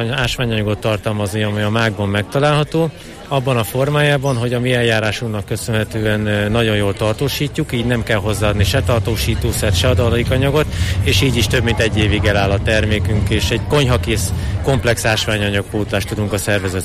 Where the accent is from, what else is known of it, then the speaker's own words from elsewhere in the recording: Miskolc, Borsod-Abaúj-Zemplén, Hungary; Mi miskolciak vagyunk egyébként